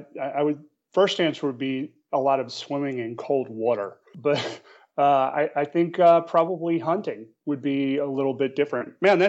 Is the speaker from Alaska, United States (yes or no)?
no; New Orleans, Louisiana, United States; now in California, United States; I grew up in New Orleans, and I was out here in California when I read that.